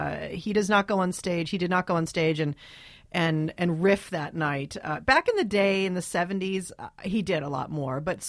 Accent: Dayton, Ohio, United States; born there; And you know, I was born in Dayton, Ohio. My mom was born in Dayton, Ohio. And that's about as prairie home as we get

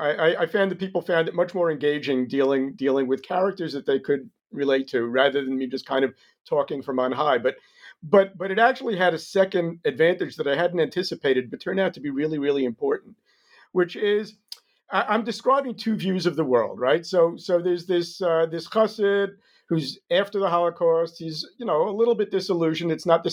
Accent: New York, United States; moved away as an adult; now in Israel; Sure. I grew up in New York. Had a traditional yeshiva education.

